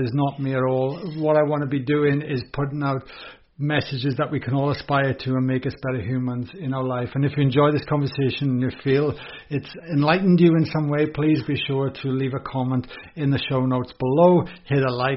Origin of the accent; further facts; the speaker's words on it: Wales, United Kingdom; because I'm from Wales originally.